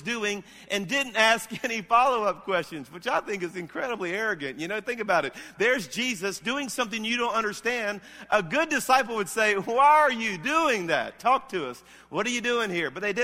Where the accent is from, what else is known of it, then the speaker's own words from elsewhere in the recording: Louisiana, United States; even though I pastor this church in Alabama, I'm from South Louisiana. I'm a Cajun.